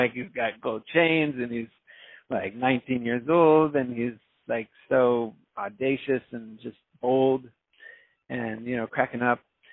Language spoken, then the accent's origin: English; Virginia, United States; Like, I guess bringing it back to growing up in Northern Virginia, there was no shortage of great musicians everywhere.